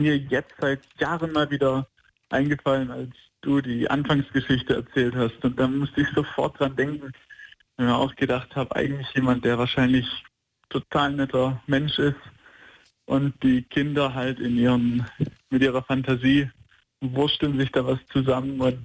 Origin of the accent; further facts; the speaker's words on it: Filderstadt, Baden-Württemberg, Germany; weil ich bin ja in Filderstadt aufgewachsen, also da bei Stuttgart.